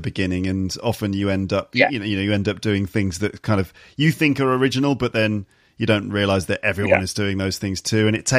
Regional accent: Ealing, London, United Kingdom; I moved around a bit, but originally from Ealing.

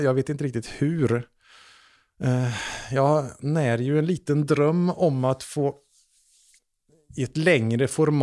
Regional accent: Trollhättan, Västra Götaland County, Sweden; Och jag växte upp i Trollhättan där man brände ner en moské.

